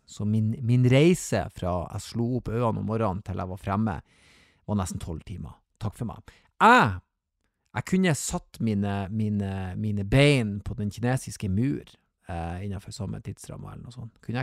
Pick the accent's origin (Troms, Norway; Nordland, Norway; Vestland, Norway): Nordland, Norway; Så humoren og fandivoldskheten i oss nordlendinger, den skinner gjennom etter en stund.